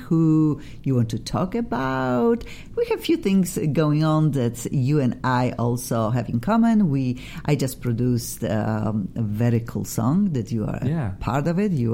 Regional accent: Poland; English is a second language; I'm originally from Europe, from Poland, and I needed to file for my visa, working visa, all of these things.

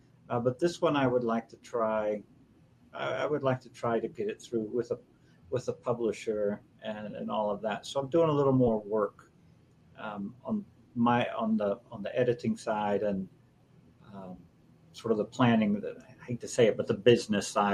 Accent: Spring Hill, Louisiana, United States; And Spring Hill is actually the town that I grew up in Louisiana.

